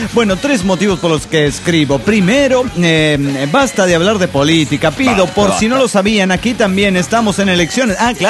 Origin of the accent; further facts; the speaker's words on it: Medellín, Antioquia, Colombia; Hola, soy … de Medellín, Colombia.